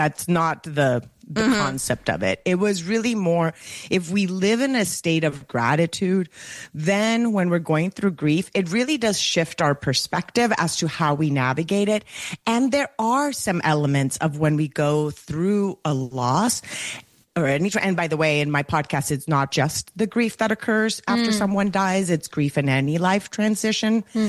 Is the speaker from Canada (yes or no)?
no; Colombia; accent: Colombian Spanish; first language Spanish; English is a second language; now in United States; Anidia, which in Spanish is my first language, by the way. So if you hear it, so not only will I probably be using words in English that we use in America that maybe are different in the UK, but I'll also have an accent with my Colombian Spanish influence in my dialect.